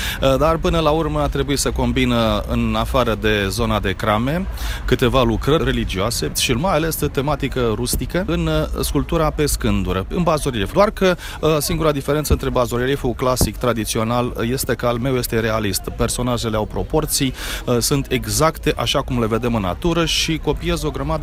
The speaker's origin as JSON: {"language": "Romanian", "town": "Valul lui Traian", "region": "Constanța County", "country": "Romania", "said": "sunt din Valul lui Traian Constanța, de lângă Murfatlar, de acolo"}